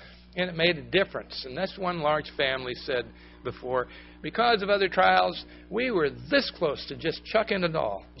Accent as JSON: {"language": "English", "region": "Vermont", "country": "United States", "tie": "born or raised there", "said": "And I can remember a taste of it in the little hill town that I lived in growing up in Vermont. I lived in a town of 400 people."}